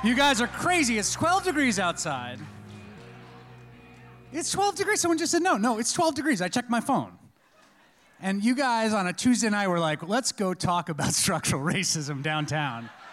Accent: New York City, New York, United States; now in Chicago, United States; I grew up in New York City and in the Bronx

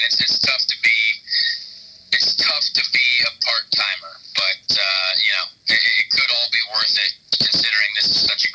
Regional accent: Indianapolis, Indiana, United States; Well, it's my hometown. You know, I'm the only one in the field who's literally born in, you know, the north side of Indianapolis. So it's my home race, my hometown, a lot of family there, a lot of friends around.

